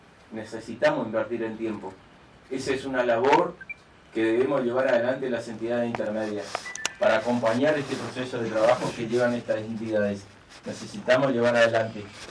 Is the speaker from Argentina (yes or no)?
yes; Argentina; lo que como industrial argentino enterramos nuestras utilidades en el lugar que estamos, en el pueblo, en la ciudad que estamos